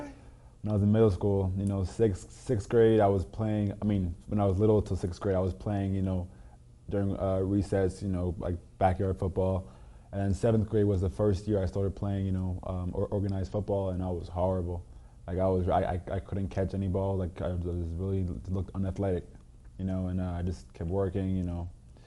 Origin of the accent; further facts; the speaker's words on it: Cedar Grove, New Jersey, United States; So I was born in Jersey. A big town actually called Jersey City was where I was born. I grew up in a small town called Cedar Grove in New Jersey. Small town, not really, not much going on, but we took pride in, you know, where we grew up.